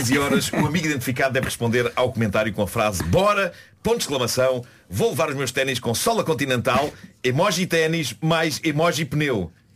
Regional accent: Lisbon, Portugal; A minha terra.

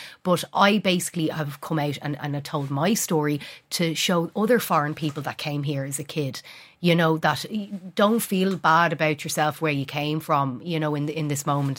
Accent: Dublin, Leinster, Ireland; oh, I'm from Dublin

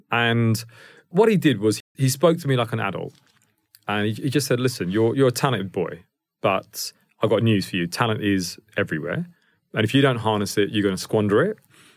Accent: India; first language Indian dialects; English is a second language; So in school, for example, I couldn't speak English, right? So, you know, I could speak four dialects, you know, Indian dialects. I couldn't speak English.

